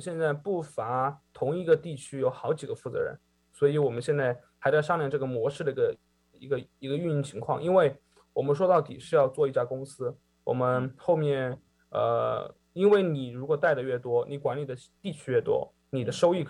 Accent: Chongqing, China; 对，从我家乡重庆出发的。

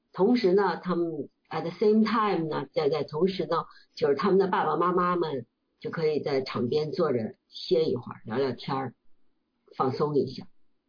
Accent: Beijing, China; now in Seattle, United States; 我来自中国北京，97年来到美国，在各个公司工作吧，反正06年来到西雅图，在微软工作了13年

